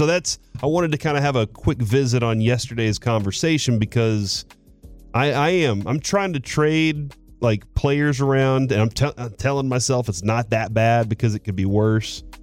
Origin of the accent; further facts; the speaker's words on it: Dallas, Texas, United States; I grew up in East Dallas. I went to Bryan Adams High School, Gaston Warriors back in the day, Gaston Panthers now, over in East Dallas.